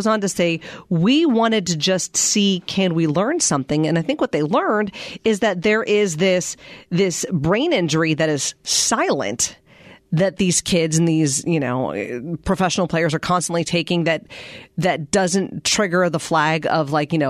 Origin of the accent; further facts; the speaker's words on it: Pennsylvania, United States; I grew up in Western Pennsylvania. Like football, Friday Night Lights is kind of, you know, that of Texas.